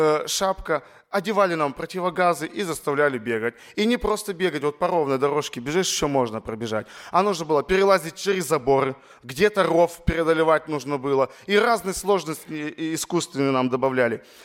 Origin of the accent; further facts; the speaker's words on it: Abakan, Khakassia, Russia; Откуда я? Я сам из Абакана. Это столица Республики Хакасия. Ее еще называют Солнечная Хакасия.